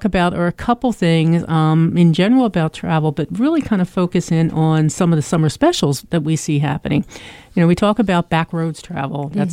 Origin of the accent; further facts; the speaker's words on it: New Jersey, United States; You know, I grew up in South Jersey.